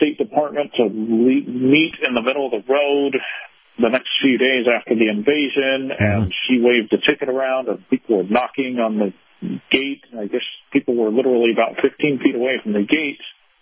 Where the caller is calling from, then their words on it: Billings, Montana, United States; from Billings, Montana.